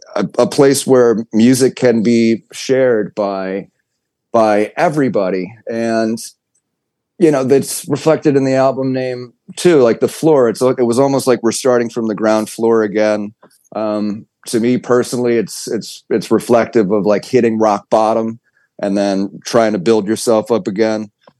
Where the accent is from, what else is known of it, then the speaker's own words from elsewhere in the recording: Detroit, Michigan, United States; Growing up in the Detroit area, there was always a big hip hop influence